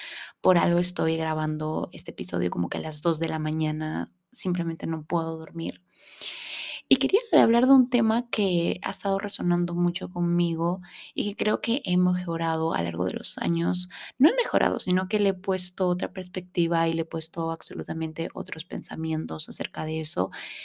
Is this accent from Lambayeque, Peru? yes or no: no; Paita, Piura, Peru; yo me mudé de Paita, que es un lugar súper, súper, súper chiquito de acá, de Piura, Perú, que es prácticamente un pueblito. Y me mudé hacia Piura, a un colegio súper, súper grande, con niños con mucho, mucho dinero.